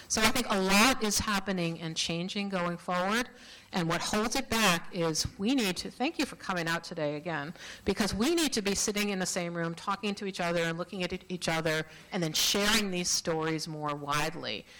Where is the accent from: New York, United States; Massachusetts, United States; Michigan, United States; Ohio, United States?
New York, United States; now in Minnesota, United States; I'm a Minnesotan by choice. I grew up in New York. I came here to go to graduate school, and I stayed because I like the civic engagement in this state.